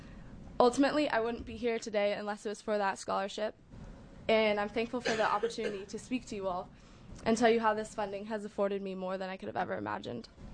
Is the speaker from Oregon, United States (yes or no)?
yes; Tigard, Oregon, United States; I'm a born and raised Oregonian. I grew up in Tigard, and I was passionate about sports since I was really young.